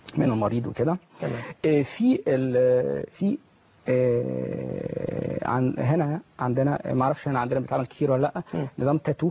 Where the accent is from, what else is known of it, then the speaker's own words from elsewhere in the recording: Egypt; مشكله كبيره جدا ومشكله كبيره عندنا في مصر.